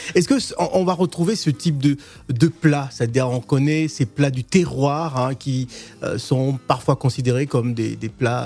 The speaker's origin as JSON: {"language": "French", "country": "Côte d’Ivoire", "said": "moi, je suis ivoirien, je veux me représenter la Côte d'Ivoire"}